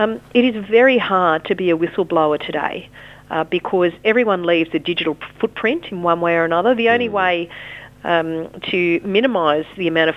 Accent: Australia; born there; I'm an Australian by birth

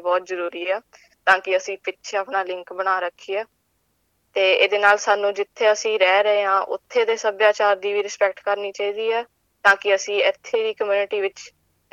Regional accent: Adelaide, South Australia, Australia; also born or lived in Chandigarh, India; ਤੇ ਅਸੀਂ 2006 ਵਿੱਚ ਆਸਟ੍ਰੇਲੀਆ ਆਏ ਸੀ, ਤੇ 2008 ਵਿੱਚ ਅਸੀਂ ਐਡਲੇਡ ਵਿੱਚ ਮੂਵ ਕੀਤੇ। ਮੈਂ ਸਿਰਫ 2.5 ਸਾਲਾਂ ਦੀ ਸੀ ਜਦੋਂ ਆਏ ਸੀ

